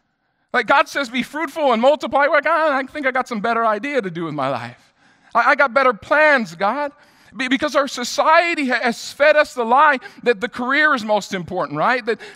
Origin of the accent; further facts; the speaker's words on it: New York, United States; All right, I'm a New Yorker. I can do this.